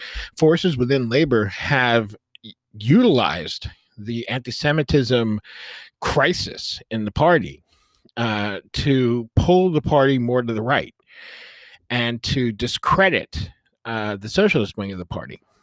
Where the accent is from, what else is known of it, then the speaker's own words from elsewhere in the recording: United States; I think, as an American, I think it's really important for me